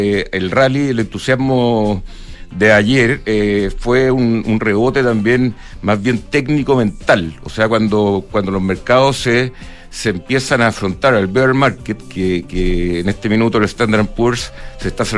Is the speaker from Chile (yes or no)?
yes; Chile; uno como chileno